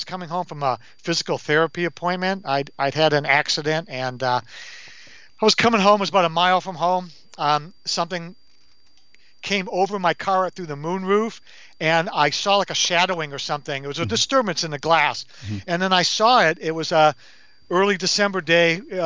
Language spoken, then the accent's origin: English; Detroit, Michigan, United States; Being born and raised in Detroit, I go, that looks like the back end of a Chevy.